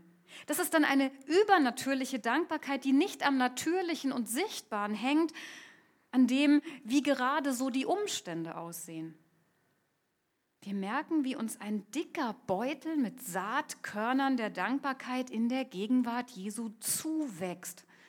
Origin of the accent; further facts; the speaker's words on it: Stuttgart, Baden-Württemberg, Germany; Ich bin in Stuttgart aufgewachsen und wir sind oft von da aus ins nahegelegene Ludwigsburg gefahren.